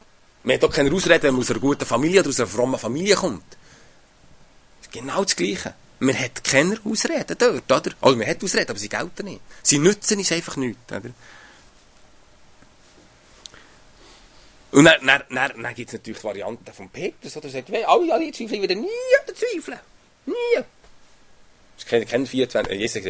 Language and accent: German; Switzerland; wir sind halt Juden. Wir sind halt, ist egal, ob es Juden was, wir sind halt Schweizer.